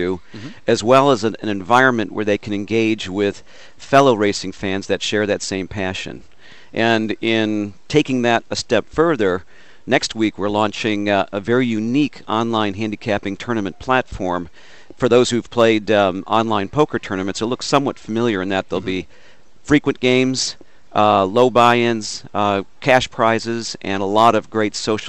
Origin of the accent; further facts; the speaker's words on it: Chicago, Illinois, United States; Being a Chicagoan that visits here every summer, Arlington Park's the home course